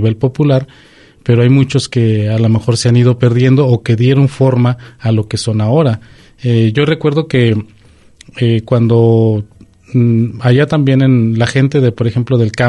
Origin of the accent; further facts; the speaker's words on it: Coahuila, Mexico; yo que soy originario de Coahuila, bueno, allá desde niño con mi papá escuchando las canciones norteñas, ¿no?